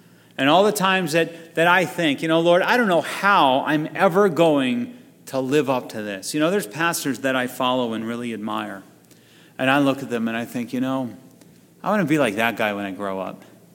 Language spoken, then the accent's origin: English; Texas, United States; born there; I'm a pure-blooded American. I was born in Texas. You know, just ask any Texan.